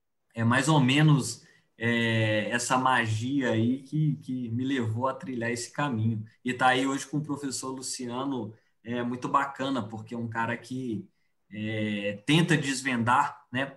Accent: Minas Gerais, Brazil; now in Cuiabá, Brazil; Eu sou mineiro do sul de Minas, né? Hoje estou aqui em Cuiabá fazendo meu doutorado

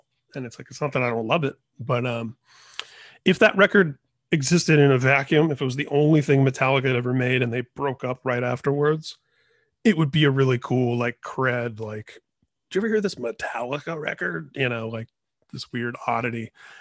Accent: Indiana, United States; I grew up in Indiana. I saw that tour in Indiana

